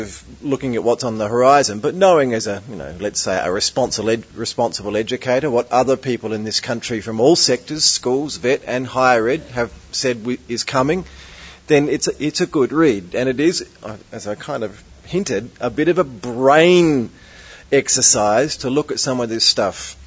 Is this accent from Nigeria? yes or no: no; Adelaide, South Australia, Australia; I come from Adelaide